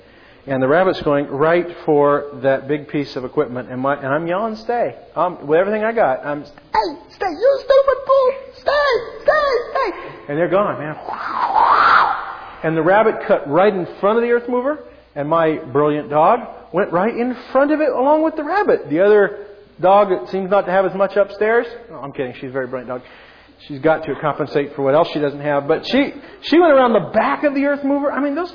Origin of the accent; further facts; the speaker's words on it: United States; Now, that sounds really easy, except that you and I grew up in America.